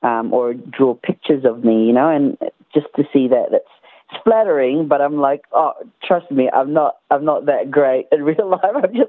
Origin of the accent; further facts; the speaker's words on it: New Zealand; also born or lived in Tarlac City, Philippines; now in Australia; I was a short Filipino, literally came from Tarlac City, who ended up growing up in New Zealand, moved to Australia